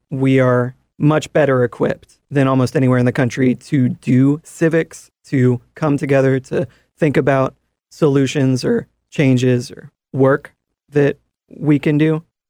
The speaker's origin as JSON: {"language": "English", "town": "Chattanooga", "region": "Tennessee", "country": "United States", "tie": "born or raised there", "said": "I'm from Chattanooga, and maybe part of what set me off in that direction of wanting to find some resolution and ways to come together and ways to envision the future was really built into me by growing up here."}